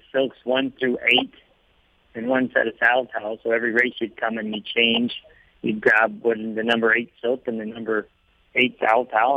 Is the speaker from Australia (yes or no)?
no; Alberta, Canada; born there; I was born in Alberta, yeah.